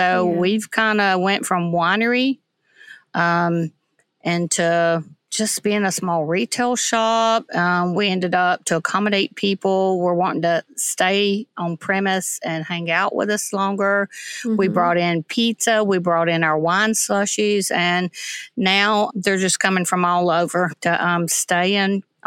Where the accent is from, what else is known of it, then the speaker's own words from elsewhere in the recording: Alabama, United States; Well, I was born and raised in North Alabama. I grew up surrounded by pastures.